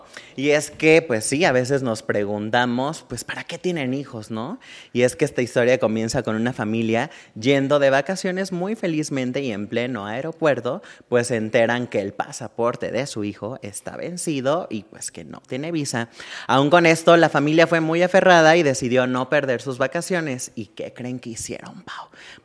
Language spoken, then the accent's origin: Spanish; Mexico; como buena madre mexicana católica.